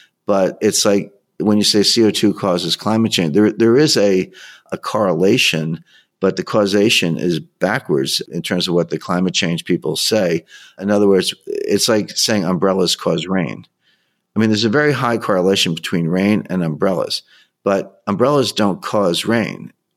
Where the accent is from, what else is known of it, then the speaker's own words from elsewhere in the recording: United States; If you want to say America first, which I'm an American, so I'm okay with that.